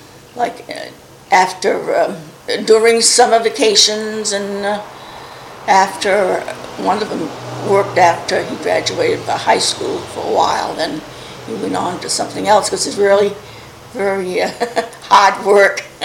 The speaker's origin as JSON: {"language": "English", "town": "Auburn", "country": "United States", "tie": "born or raised there", "said": "I was born in Auburn, August 4th, 1933."}